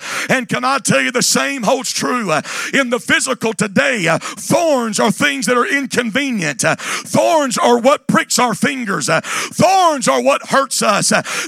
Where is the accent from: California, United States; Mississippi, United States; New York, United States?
Mississippi, United States; I remember growing up in Northeast Mississippi